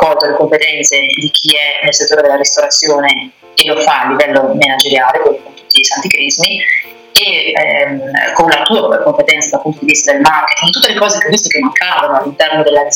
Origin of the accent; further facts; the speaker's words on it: Friuli-Venezia Giulia, Italy; born there; io sono friulana di nascita, scappare da questo territorio